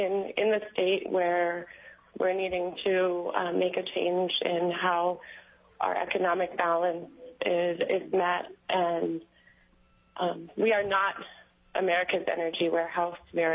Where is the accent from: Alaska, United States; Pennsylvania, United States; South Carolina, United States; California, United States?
Alaska, United States; Unalakleet; I'm originally from Unalakleet.